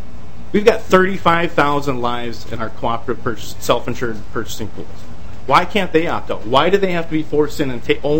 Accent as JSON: {"language": "English", "region": "Minnesota", "country": "United States", "tie": "born or raised there", "said": "It's militant modesty is what I grew up with in Minnesota."}